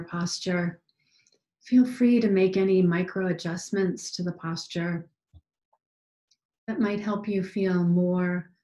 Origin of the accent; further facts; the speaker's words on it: Arlington, Virginia, United States; from Arlington, Virginia.